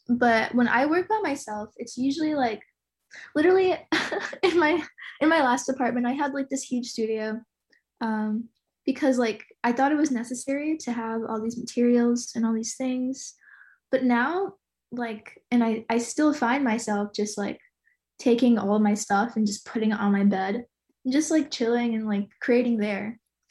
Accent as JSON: {"language": "English", "region": "Florida", "country": "United States", "tie": "born or raised there", "said": "No, I'm from Florida. Okay. I grew up in Florida"}